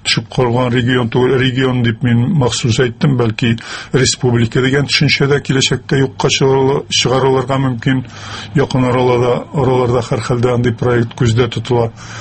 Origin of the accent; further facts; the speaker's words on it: Mamadysh, Tatarstan, Russia; Чөнки Керәшен авылы күршесендә генә үстем. Урманчы дигән авыл бар иде безнең Мамадышта.